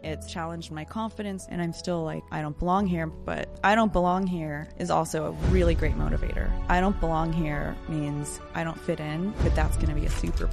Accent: San Diego, California, United States; born there; I was born in San Diego at Sharp Memorial Hospital, only child, eternally an only child.

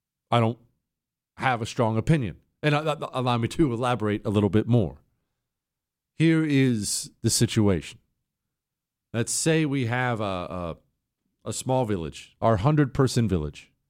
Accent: Rust Belt, United States; born or raised there

